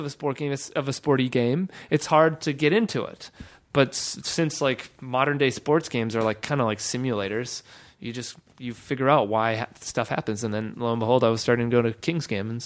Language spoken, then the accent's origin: English; Nelson, British Columbia, Canada; I grew up in a small town called Nelson in British Columbia, Canada. Yeah, it's like in the mountains.